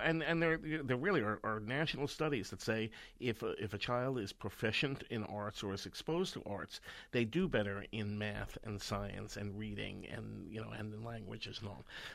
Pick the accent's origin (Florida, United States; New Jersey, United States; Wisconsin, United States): New Jersey, United States; I grew up in New Jersey, so I got to go to Broadway all the time.